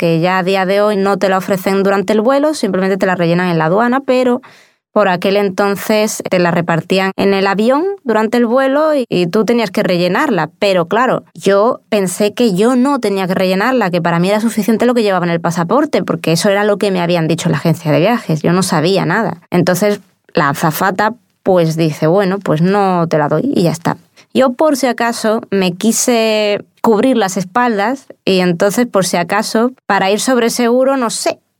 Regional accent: Cádiz, Andalusia, Spain; pues soy de Cádiz y en Cádiz hay regatas cada 4 años porque es una ciudad portuaria.

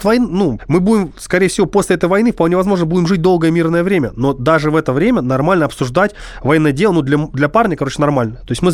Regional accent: Saint Petersburg, Russia; Ну, я петербуржец, движение петербургское, и мы делаем это в Петербурге и Ленобласти.

